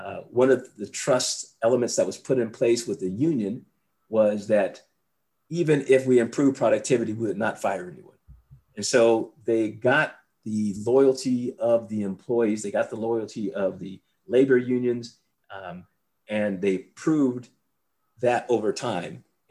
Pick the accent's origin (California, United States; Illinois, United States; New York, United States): California, United States; Bay Area; when I was back in California, where I grew up there, you know, we grew up in the Bay Area there.